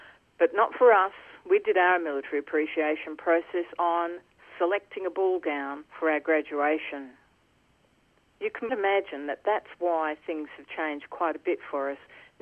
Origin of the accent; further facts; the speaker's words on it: Brisbane, Queensland, Australia; also born or lived in Sydney / Adelaide / Melbourne / Perth; of Australia with postings around Sydney, Adelaide, Melbourne, Perth, and also into Brisbane, which was my hometown.